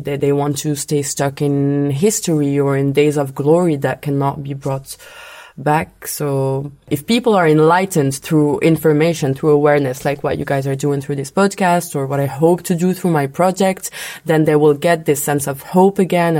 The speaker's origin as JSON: {"language": "English", "country": "Morocco", "tie": "born or raised there", "moved": "as an adult", "lives_now": "Brussels, Belgium", "said": "I grew up in Morocco, but the moment I was 18, I wanted to go study abroad"}